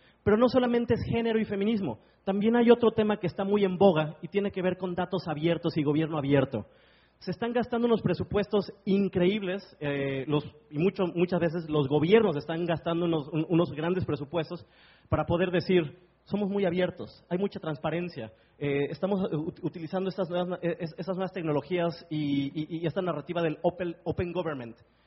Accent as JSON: {"language": "Spanish", "country": "Mexico", "said": "Para mí como mexicano es más fácil ir al país"}